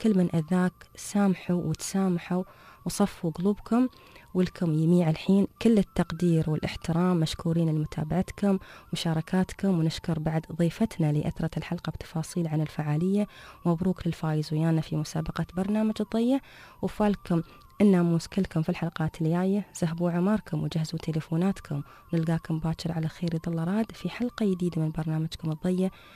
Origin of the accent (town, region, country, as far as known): United Arab Emirates